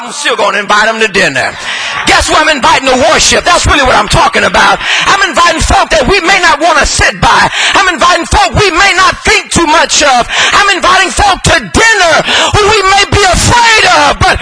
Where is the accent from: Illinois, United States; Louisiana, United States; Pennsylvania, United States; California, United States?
California, United States; Los Angeles; growing up in South Central LA in 1977, 78, 79, the birthplace of Bloods and Crips.